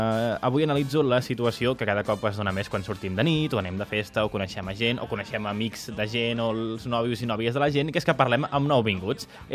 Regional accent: Vilanova del Vallès, Catalonia, Spain; also born or lived in Igualada; el meu pare és de Berga i la meva mare de Manresa. Sí que vaig néixer a Igualada, vaig créixer a Vilanova del Vallès

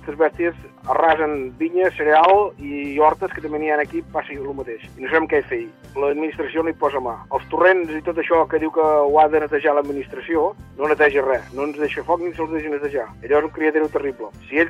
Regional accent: Llorenç del Penedès, Catalonia, Spain; soc pagès del Baix Penedès i soc de Llorenç del Penedès.

